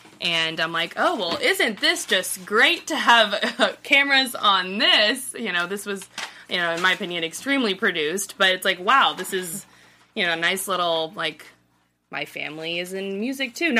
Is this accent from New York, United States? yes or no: no; Texas, United States; And I'm being from Texas, there's Deep Ellum and there's different parts like LA, like West Hollywood, Beverly Hills, Silver Lake, and in Dallas there's Deep Ellum and Uptown.